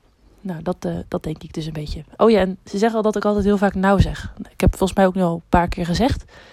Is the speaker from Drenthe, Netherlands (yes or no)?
no; South Holland, Netherlands; ik kom zelf uit Zuid-Holland, dus ik weet niet of je dat echt aan me hoort. Maar ik ga naar België verhuizen